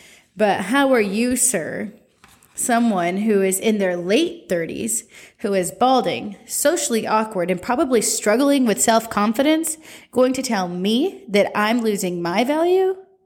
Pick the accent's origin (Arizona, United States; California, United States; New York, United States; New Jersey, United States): California, United States; born there; also born or lived in Alabama; I had just moved here from Alabama, but that I was born in California.